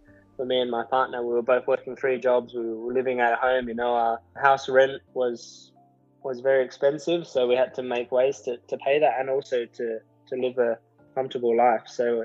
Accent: Perth, Western Australia, Australia; also born or lived in England; now in Indonesia; I'm from Perth, Australia.

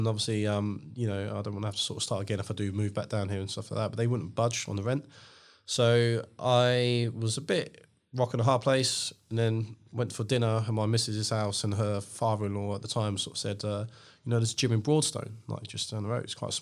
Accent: London, United Kingdom; so I'm from London originally

